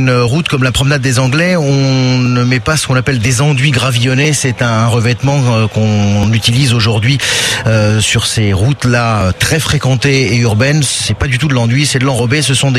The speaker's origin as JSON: {"language": "French", "region": "Hauts-de-France", "country": "France", "said": "Moi je suis du Nord."}